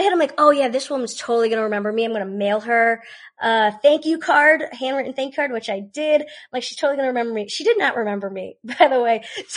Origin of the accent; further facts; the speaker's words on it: Florida, United States; I'm from South Florida. So it's Florida Atlantic University.